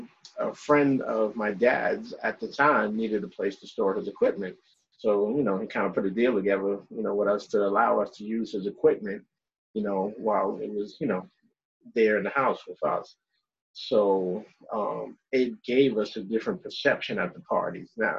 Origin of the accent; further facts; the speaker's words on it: Bronx, New York, United States; Again, you know, I'm from the Bronx. I grew up in the Bronx